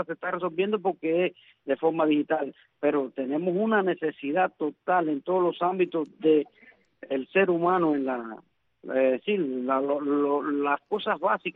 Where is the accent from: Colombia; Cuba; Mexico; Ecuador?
Cuba; hablando como en cubano, en cubano limpio, sí, a voz rajada, que el pueblo de Cuba se está muriendo de hambre.